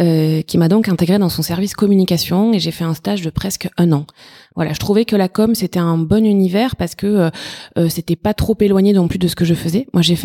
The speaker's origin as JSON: {"language": "French", "region": "Southwest France", "country": "France", "moved": "as an adult", "lives_now": "Paris, France", "said": "Je suis originaire du Sud-Ouest. Ça fait 13 ans que je vis à Paris. Voilà, je suis mariée, j'ai un enfant qui a 5 ans."}